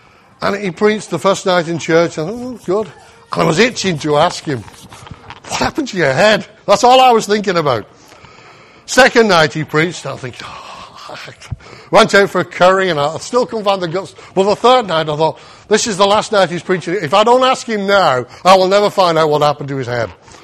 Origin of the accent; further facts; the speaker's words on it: United Kingdom; What? I'm British. These things don't happen in my country.